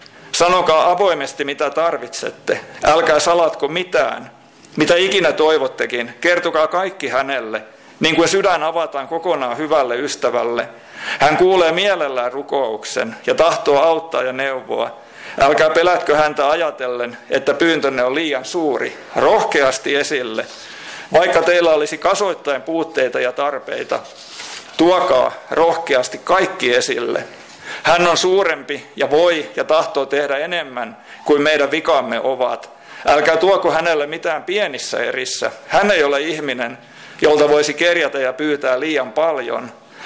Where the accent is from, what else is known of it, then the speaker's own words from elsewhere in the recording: Southwest Finland, Finland; minulla on ihan todennäköisesti lapsuuden päiviltä muisto käynnistä Turun linnassa, kun olen kotoisin aika läheltä sieltä seudulta.